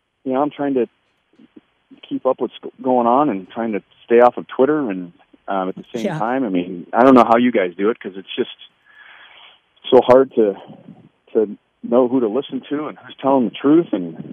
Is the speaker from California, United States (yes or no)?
yes; Los Angeles, California, United States; And I grew up in Los Angeles, which is is one of the great melting pots of our country.